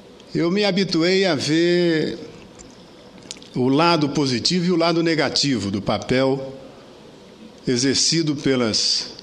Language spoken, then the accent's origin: Portuguese; Acre, Brazil; Primeiro porque ela foi fundada na minha terra, no Acre, uma coisa inédita no país.